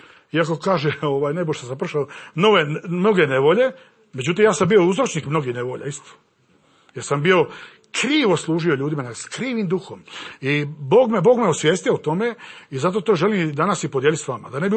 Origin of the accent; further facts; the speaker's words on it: Split, Split-Dalmatia County, Croatia; now in Korčula, Croatia; Mi dolazimo sa Korčule, kao što je rečeno. Tamo smo već 5 godina i služimo Gospodu, evanđelje služimo na otoku. Inače smo iz Splita.